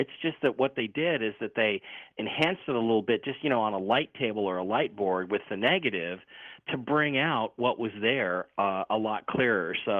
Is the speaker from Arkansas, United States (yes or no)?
no; Seattle, Washington, United States; as I grew up in Fontley Hills in Seattle, basically, you know, looking out my window at this whole area and these two islands